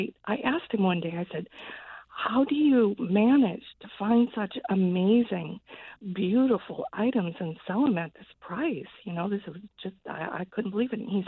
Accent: Omaha, Nebraska, United States; now in Portland, United States; I haven't been in Portland too long. I come from Omaha, Nebraska, where I worked for over 40 years of my life.

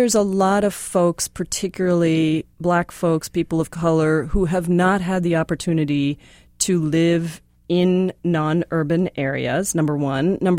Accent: India; now in United States; I grew up in India. Our smallest cities are like your largest cities, you know?

